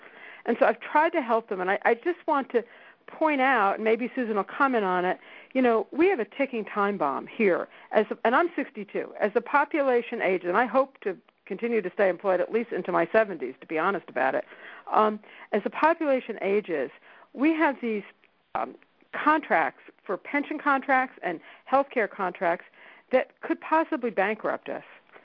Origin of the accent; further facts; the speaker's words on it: Bloomfield, New Jersey, United States; I'm from Bloomfield, New Jersey